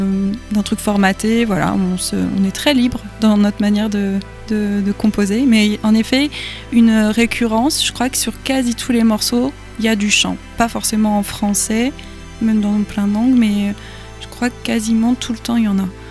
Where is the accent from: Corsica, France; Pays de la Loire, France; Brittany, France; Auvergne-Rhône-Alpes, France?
Pays de la Loire, France; born or raised there